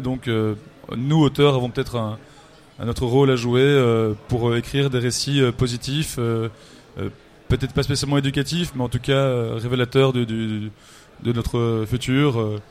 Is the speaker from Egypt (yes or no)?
no; Belgium; En tant que belge, je m'exemple du problème.